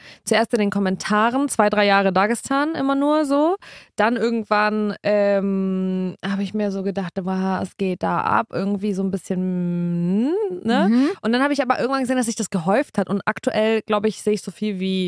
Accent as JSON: {"language": "German", "town": "Nuremberg", "region": "Bavaria", "country": "Germany", "tie": "born or raised there", "said": "da habe ich mich auch sehr an den Ort zurückerinnert gefühlt, wo ich aufgewachsen bin, in Nürnberg."}